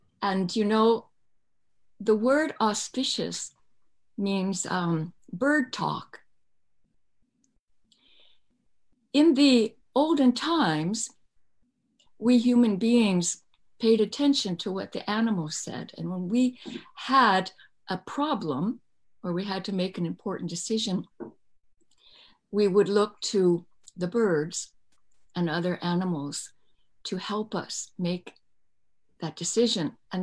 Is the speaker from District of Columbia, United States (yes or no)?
yes; Washington, District of Columbia, United States; born there; I was born in Washington, D.C. Yeah, on July 4th.